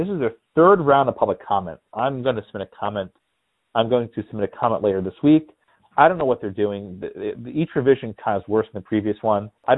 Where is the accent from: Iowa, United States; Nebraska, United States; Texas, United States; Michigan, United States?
Texas, United States; Number 26 is Texas, my home state, and our Attorney General, Ken Paxton